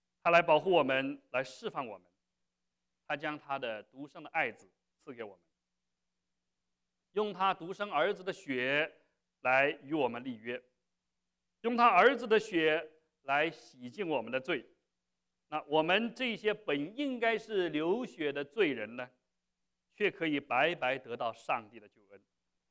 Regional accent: China; 就是对于我们中国人来讲，在近代史上，这个中国人，中国和外面这个国家立的条约，让我们不堪回首，是不是？

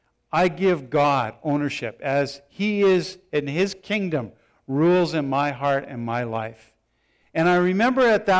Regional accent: Canada; I'm a Canadian. I'm a Christian already because I'm born in Canada.

